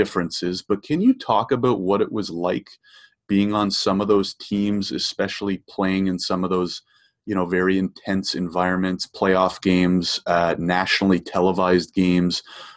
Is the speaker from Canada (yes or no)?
yes; Canada; because I grew up in Canada